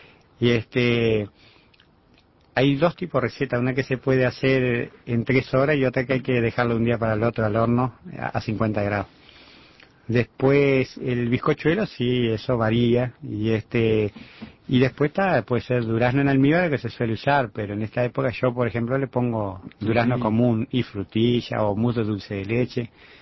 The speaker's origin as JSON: {"language": "Spanish", "region": "Paysandú", "country": "Uruguay", "tie": "born or raised there", "also_born_or_lived": "Young", "said": "Y bueno, y también los vendo, aunque nací en Río Negro, ¿no? Justo donde está el problema ahora de Bosnia, nací en Yun. Pero a los 11 años me fui a Paysandú."}